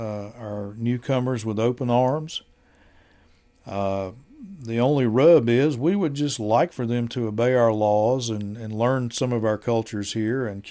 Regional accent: North Carolina, United States; I'm from this area. I'm from Central North Carolina. And, you know, I've been in Siler City about 25 years.

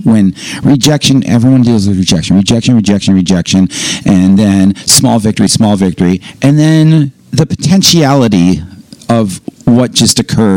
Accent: New York, United States; I'm a New Yorker.

